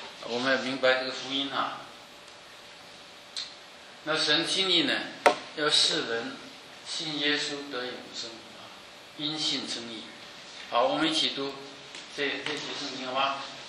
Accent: Guangdong, China; 我是广东人，上帝是广东人的神。

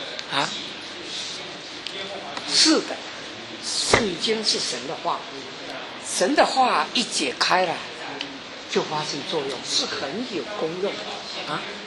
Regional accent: China; 我们中国人中间呢、啊，后起之秀，比我年轻的有一个叫做于洪杰

